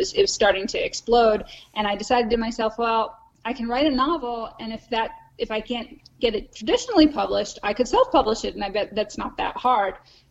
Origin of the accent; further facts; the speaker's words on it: Maryland, United States; Well, as you said, I grew up in Maryland. I went to the University of Maryland, and my first job was in D.C.